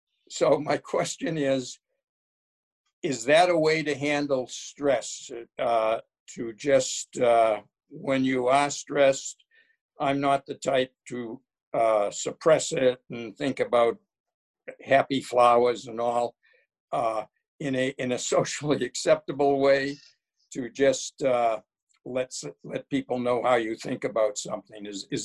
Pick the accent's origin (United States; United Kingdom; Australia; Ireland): Ireland; I'll preface it by saying I'm Irish, and I was in politics for a number of years.